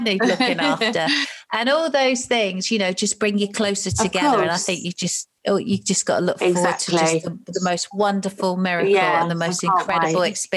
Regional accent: Ilford, London, United Kingdom; I was born in Ilford. Everyone thinks I'm from Manchester, but I'm not.

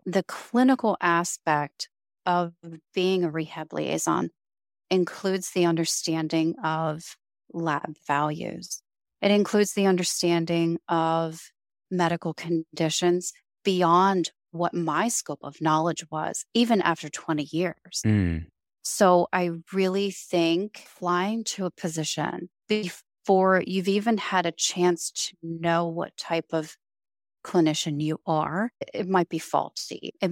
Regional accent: Baltimore, Maryland, United States; she is out of Baltimore, Maryland, which is my hometown.

